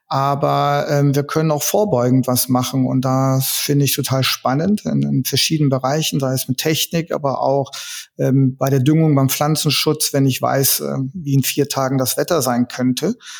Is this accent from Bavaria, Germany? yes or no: no; Ratingen, North Rhine-Westphalia, Germany; Ja, ich komme hier aus der Stadt Ratingen. Das ist im Kreis Mettmann, also umgehend von der schönen Stadt Düsseldorf.